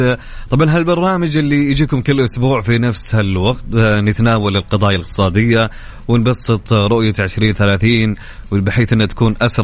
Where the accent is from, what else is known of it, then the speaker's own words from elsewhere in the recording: Saudi Arabia; نتكلم مثلا عندنا في السعودية كثرة المقيمين الأفارقة عندنا